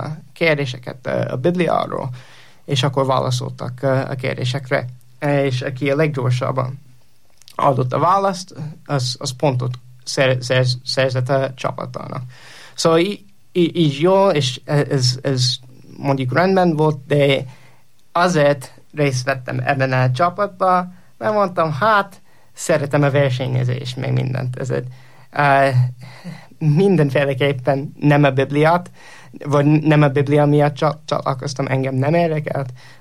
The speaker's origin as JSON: {"language": "Hungarian", "region": "Indiana", "country": "United States", "tie": "born or raised there", "also_born_or_lived": "Pennsylvania", "second_language": "Hungarian", "said": "egy keresztény családban nőttem föl, és Pennsylvaniában születtem, de amikor 8 éves voltam, kiköltöztünk elköltöztünk Pennsylvaniából Indiánába egy apukám új munkahelye miatt"}